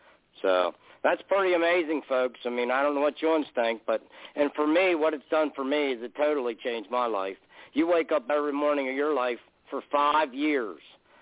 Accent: Spring Run, Pennsylvania, United States; A friend of mine that lived here in my hometown in Spring Run, Pennsylvania

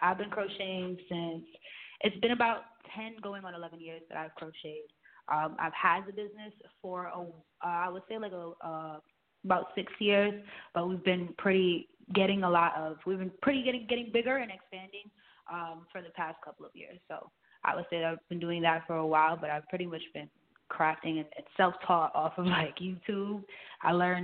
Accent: Brooklyn, New York, United States; I am from Brooklyn, New York

